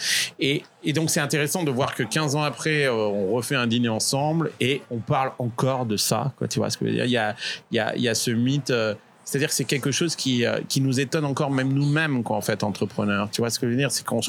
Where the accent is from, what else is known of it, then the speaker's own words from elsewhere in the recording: France; born there; moi, je suis né en France, mais mes parents sont d'origine espagnole.